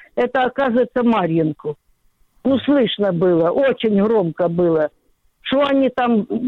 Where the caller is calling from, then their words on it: Donetsk, Donetsk Oblast, Ukraine; Территория из Донецка.